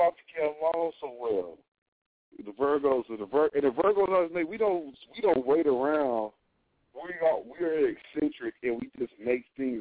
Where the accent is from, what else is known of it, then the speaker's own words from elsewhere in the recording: New Jersey, United States; I'm from Jersey originally, so okay.